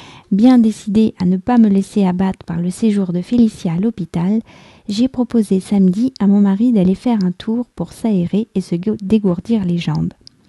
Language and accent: French; France; je suis française, j'habite près de Paris